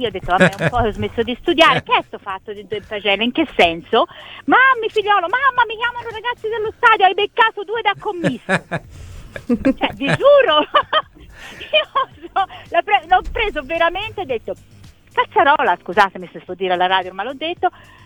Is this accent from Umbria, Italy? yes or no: no; Florence, Tuscany, Italy; born there; in quanto fiorentina di nascita